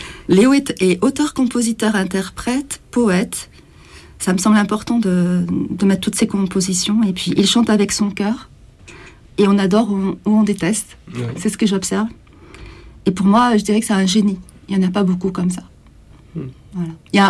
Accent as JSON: {"language": "French", "region": "Provence-Alpes-Côte d'Azur", "country": "France", "also_born_or_lived": "Marseille / Paris", "said": "je suis originaire de la Provence, donc je suis allée faire mes études à Marseille, et j'ai travaillé aussi là-bas au départ, après je suis venue sur Paris. Et je suis repartie à Marseille."}